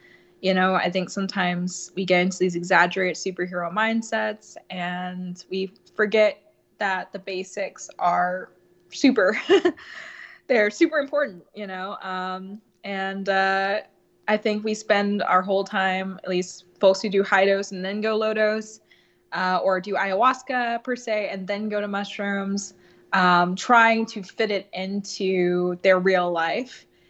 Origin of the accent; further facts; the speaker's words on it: Plano, Texas, United States; also born or lived in Indiana; That's where I was born. And I grew up in North Texas in Plano, Texas, which is an all-American city.